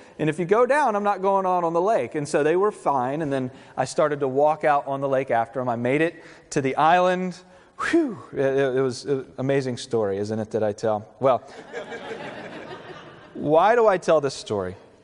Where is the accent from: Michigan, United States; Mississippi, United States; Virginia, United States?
Virginia, United States; Virginia Beach; I'm from Virginia Beach. Water doesn't freeze in Virginia Beach.